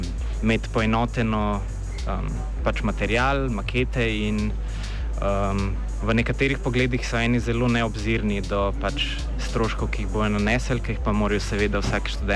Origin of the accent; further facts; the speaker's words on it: Ljubljana, Central Slovenia, Slovenia; jaz imam mogoče to srečo, da sem iz Ljubljane in imam možnost nastanitve v pač svoji hiši, doma pri starših